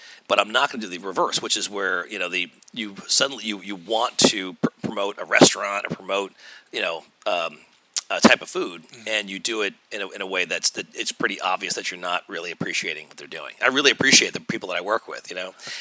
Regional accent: Garden City, New York, United States; now in Brooklyn, United States; I grew up on Long Island. Okay. Yeah. I grew up in Garden City, Long Island. I graduated high school and got out of there fast. Went right to college. Went to college in D.C.

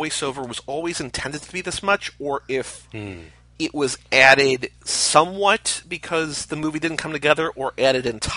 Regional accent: New York, United States; we're from South New York

